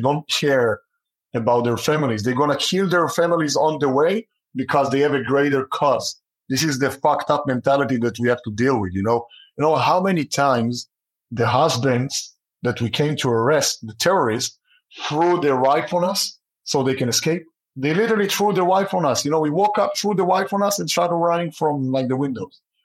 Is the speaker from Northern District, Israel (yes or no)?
no; Hadera, Haifa District, Israel; So it's a city called Hadera. It's kind of like center northwest, beautiful place, amazing beach, amazing people